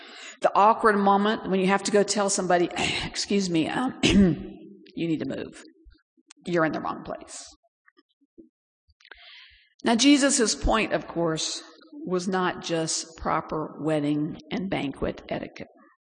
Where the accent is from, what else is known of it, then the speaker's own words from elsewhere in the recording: Bangladesh; now in United States; I experienced this growing up in Bangladesh.